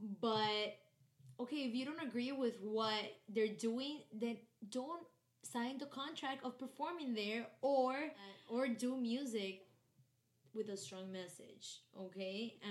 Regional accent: Miami, Florida, United States; We are from Miami 305.

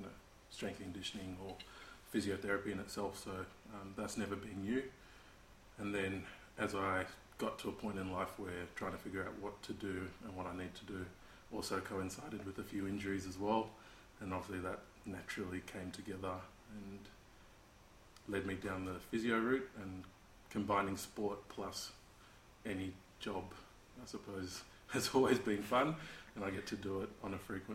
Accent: Sydney, New South Wales, Australia; also born or lived in Zimbabwe; now in Melbourne, Australia; I was born in Zimbabwe, came here when I was younger, so grew up in Sydney, now obviously working in Melbourne.

